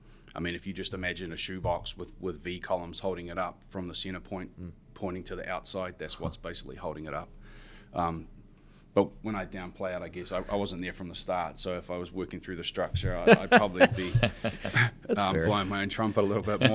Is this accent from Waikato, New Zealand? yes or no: no; Christchurch, Canterbury, New Zealand; Where I grew up in Christchurch had a lot of earthquakes.